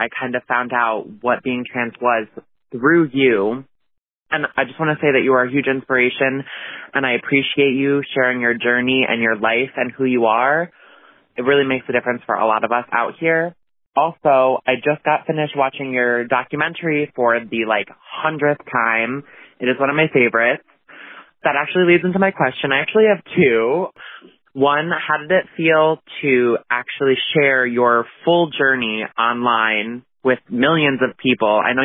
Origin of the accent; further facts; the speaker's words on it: Connecticut, United States; I'm 23 from Connecticut.